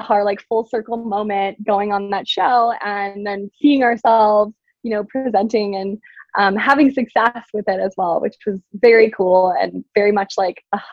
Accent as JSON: {"language": "English", "region": "Yukon", "country": "Canada", "tie": "born or raised there", "said": "I only had one channel growing up in the Yukon."}